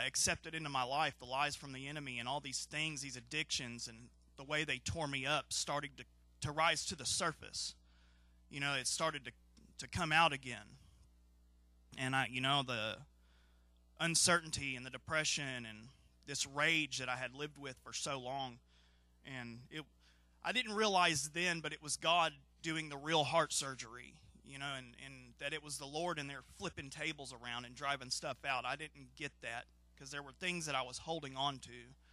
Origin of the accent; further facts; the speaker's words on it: Dallas, Texas, United States; I'm from Dallas, Texas. I'm 34 years old. Let's see. I wasn't raised in a Christian household, although I did have very good parents, 3 younger sisters.